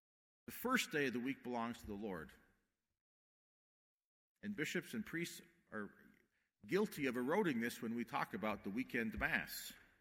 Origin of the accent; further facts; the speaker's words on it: Calgary, Alberta, Canada; now in Ontario, Canada; Growing up in Calgary, the 5 o'clock Saturday Mass is very important.